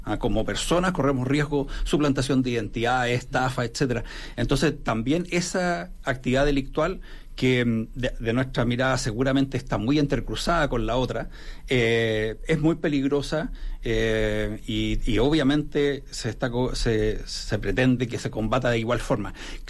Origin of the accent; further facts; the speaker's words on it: Chile; somos chilenos